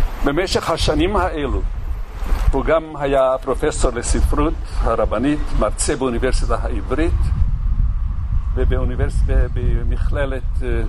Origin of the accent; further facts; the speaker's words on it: Netanya, Central District, Israel; ואני מעיד כי בנתניה, אני בא מנתניה, היו לנו שני בתי ספר